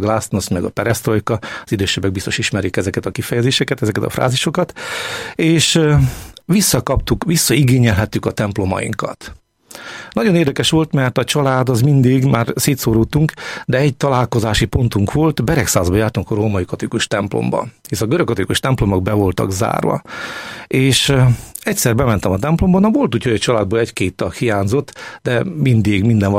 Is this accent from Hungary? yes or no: no; Zakarpattia Oblast, Ukraine; hisz Kárpátaljáról jövök, és egy olyan közegben nőttünk föl a kommunizmusban